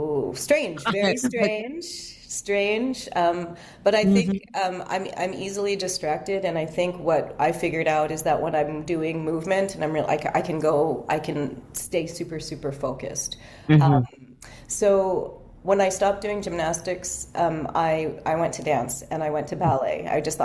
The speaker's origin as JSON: {"language": "English", "town": "Toronto", "region": "Ontario", "country": "Canada", "said": "I still sometimes say I'm from Toronto"}